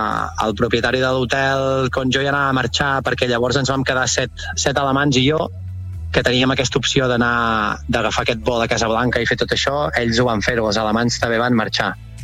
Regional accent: Torroella de Montgrí, Catalonia, Spain; Jo sóc de Torroella amb Montgrí l'Estartit, sí, visc a l'Estartit

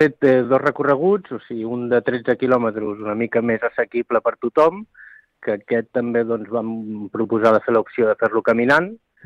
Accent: Catalonia, Spain; ja la gran majoria som de per aquí, som de Begú o de Palafrugell, sí.

